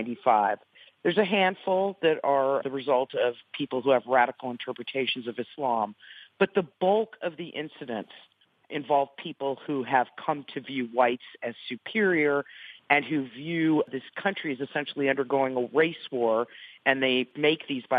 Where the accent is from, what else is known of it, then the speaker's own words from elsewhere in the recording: Alabama, United States; My home state of Alabama, the LGBT community, has no protections.